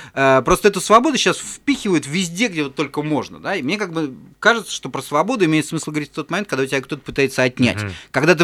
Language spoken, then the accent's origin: Russian; Saint Petersburg, Russia; Я до этого из Петербурга редко выезжал. Я был маленький, мне было 15 лет.